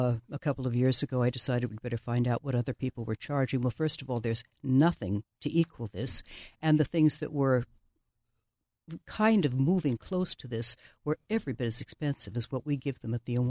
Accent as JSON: {"language": "English", "town": "Bay Area", "region": "California", "country": "United States", "said": "We're all from the Bay Area."}